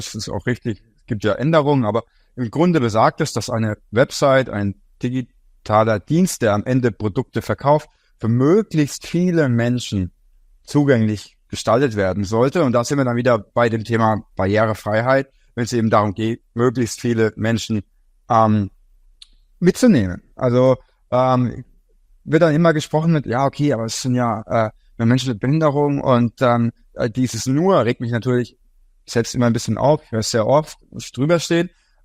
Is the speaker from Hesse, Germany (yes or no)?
no; Leipzig, Saxony, Germany; Ich komme aus Leipzig, bin 28 Jahre alt